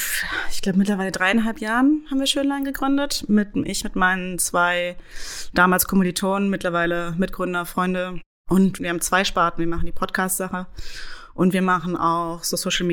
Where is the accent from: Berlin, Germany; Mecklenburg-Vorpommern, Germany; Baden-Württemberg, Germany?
Berlin, Germany; als Berlinerin, weil das war meine Schulzeit